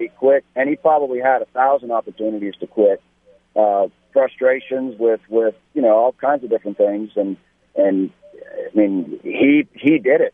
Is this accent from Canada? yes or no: yes; Canada; since I'm Canadian and so is he.